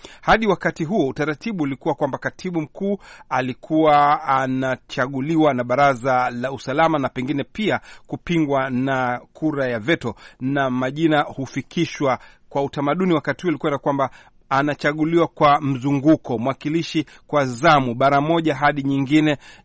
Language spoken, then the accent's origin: Swahili; Vikokotoni, Zanzibar, Tanzania; born there; Ah, basi mimi ni Vikokotoni Zanzibar. Kwa hivyo nimezaliwa Vikokotoni Zanzibar na wazazi wangu ni wa kutoka Komoro. Kwa hivyo lazima nitakuwa ni mzaliwa wa Vikokotoni nafikiri. Lakini asili yangu hapa mimi nitasema ni asili ya Kikomoro.